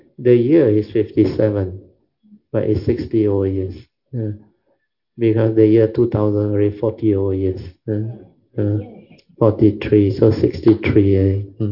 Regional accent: Malaysia; But Malaysian, being Malaysian, we have a lot of good, talented people.

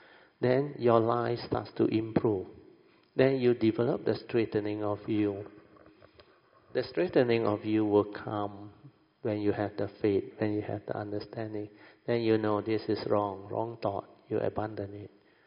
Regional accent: Alor Setar, Kedah, Malaysia; I came from a very rural school, Alostar. They say very ulu one. And in my hometown, the small town, you can hardly find anybody who passed Form 3 last time, during my time.

